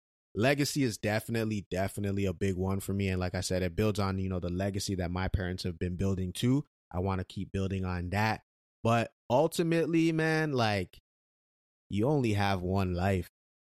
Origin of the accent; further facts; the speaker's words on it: Canada; born there; my parents are immigrants, so they went through a lot just to get here. And I could have been born in Nigeria, but I was born in Canada